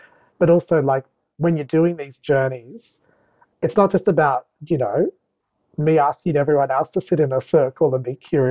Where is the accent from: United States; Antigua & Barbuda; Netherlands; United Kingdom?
United Kingdom; Scotland; I'm Scottish as well